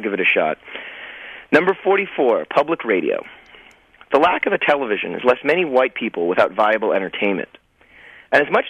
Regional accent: Toronto, Ontario, Canada; I grew up in Toronto, Canada, in the city.

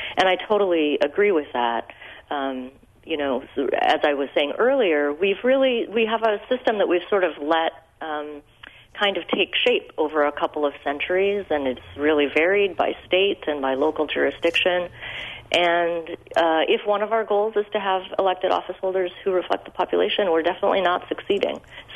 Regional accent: Minnesota, United States; I grew up in Minnesota, and my first election was, I worked for Paul Wellstone's campaign.

